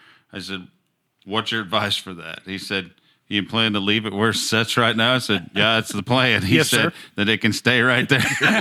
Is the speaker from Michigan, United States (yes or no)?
no; Indiana, United States; I'm like, but I'm from Indiana.